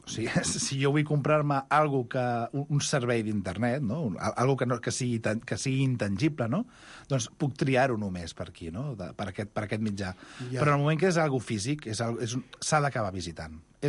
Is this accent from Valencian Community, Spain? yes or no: no; Granollers, Catalonia, Spain; Jo sóc de Granollers.